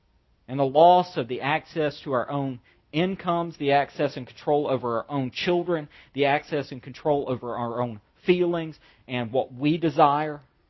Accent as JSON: {"language": "English", "region": "the South", "country": "United States", "said": "you know, I'm from the South. You can't breed that out of a person. I'm stuck. It's as stuck to me as my accent."}